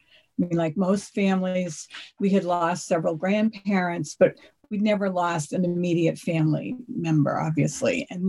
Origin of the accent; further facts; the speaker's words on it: Hingham, Massachusetts, United States; I grew up in Hingham, a lovely town on the South Shore of Massachusetts, and I was part of a family of five.